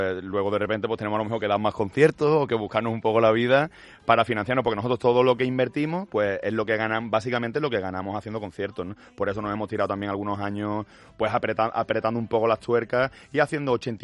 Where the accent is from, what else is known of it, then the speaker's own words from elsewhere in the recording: Málaga, Andalusia, Spain; Yo que soy de Málaga, te la podía llevar a la playa.